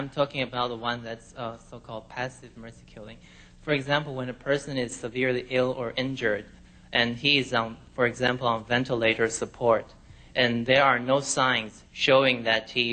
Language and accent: English; Taiwan; I don't know, because I'm from Taiwan.